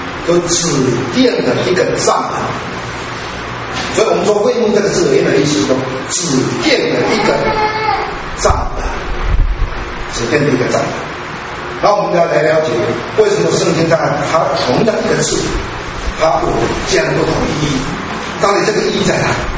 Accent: China; 为什么这些节气会很容易被我们中国人接受？

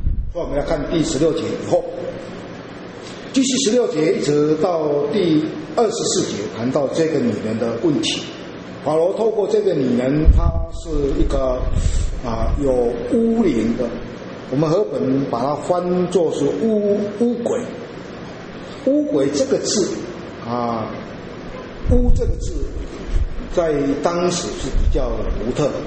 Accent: China; 那跟我们中国人大概很类似，大概那种占卜，我们中国人在算命占卜的那样的

